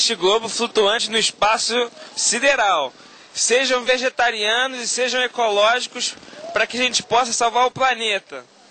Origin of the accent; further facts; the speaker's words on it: Rio de Janeiro, Brazil; eu sou do Rio de Janeiro, Brasil.